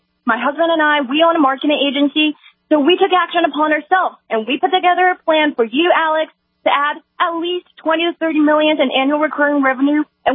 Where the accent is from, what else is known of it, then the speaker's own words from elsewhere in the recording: China; now in United States; I was born and raised in China, so I know what most of you don't know out there.